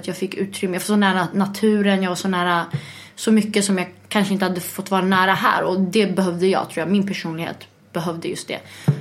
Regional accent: Falun, Dalarna County, Sweden; Jag kommer från Falun.

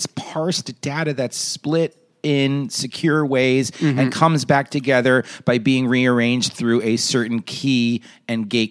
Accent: New York, United States; Where are you from? Lower East Side.

